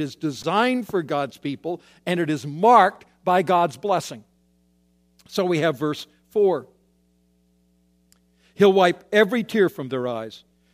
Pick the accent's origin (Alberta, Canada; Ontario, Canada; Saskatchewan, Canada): Alberta, Canada; Calgary; And people would inevitably ask, where are you from? And I would say in my naivety, I'm from Calgary where the Winter Olympics are going on.